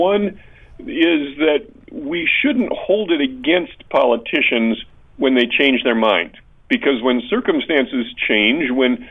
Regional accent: Grand Rapids, Michigan, United States; I'm from Grand Rapids, and so was Senator Vandenberg.

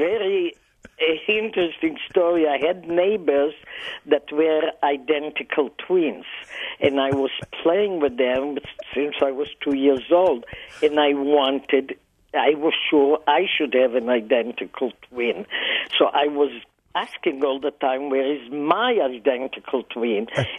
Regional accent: Israel; I grew up in Israel. That was a developing country

